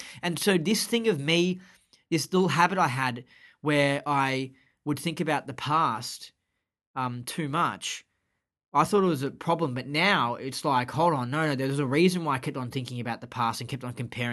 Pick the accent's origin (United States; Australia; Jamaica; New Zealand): Australia; Cause I come from Australia where we have like five states. And they're all, like, mega big.